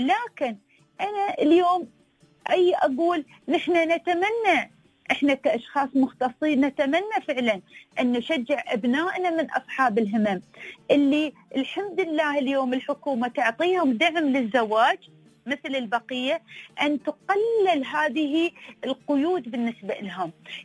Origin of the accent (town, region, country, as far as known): Dubai, United Arab Emirates